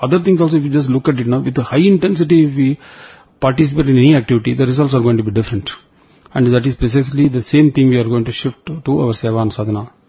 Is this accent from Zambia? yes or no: no; Chembur, Maharashtra, India; And we are from Chembur, that's why we added Chembur Dust.